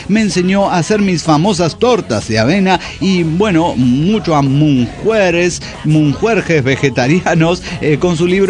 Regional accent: Mexico City, Mexico; Saludos desde Ciudad Monstruo.

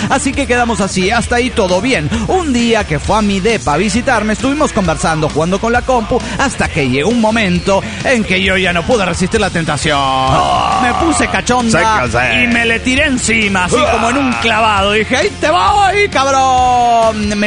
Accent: Costa Rica; de Tiquicia, Costa Rica.

